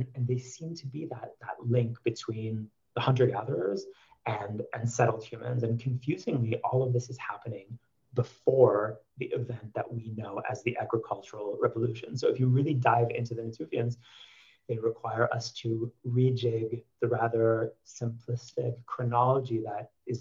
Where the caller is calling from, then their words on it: Jerusalem, Jerusalem District, Israel; I'm speaking from Jerusalem.